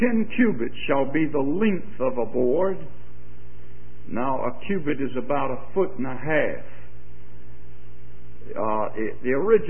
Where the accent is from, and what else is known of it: Georgia, United States; accent: Georgia